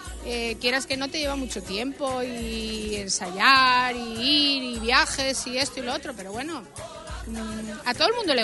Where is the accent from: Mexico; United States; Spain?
Spain; Castile; yo soy castellana.